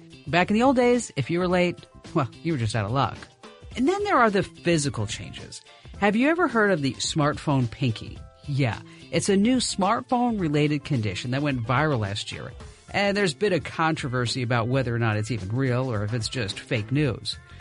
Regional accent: New Jersey, United States; Well, yeah, I was from New Jersey, driving to the beach and then putting the car back in the garage

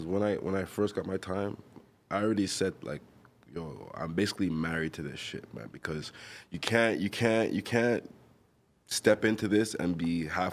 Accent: Montreal, Quebec, Canada; born there; I was born in Montreal, by the way.

